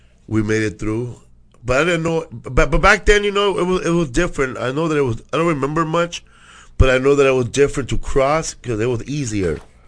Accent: Los Angeles, California, United States; I grew up in Boyle Heights.

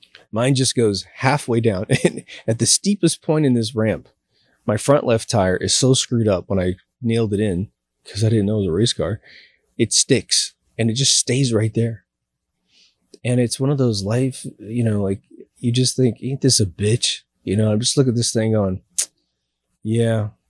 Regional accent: Chanute, Kansas, United States; It's at this kind of lodge at this really cool park that we have in my hometown, Chanute, Kansas.

